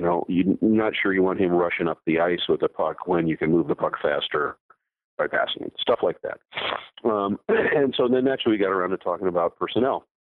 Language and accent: English; Ohio, United States; I played pond hockey as a kid growing up in Ohio.